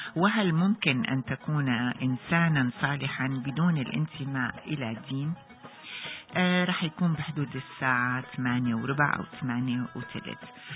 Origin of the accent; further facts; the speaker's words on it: Syria; من بلدنا سوريا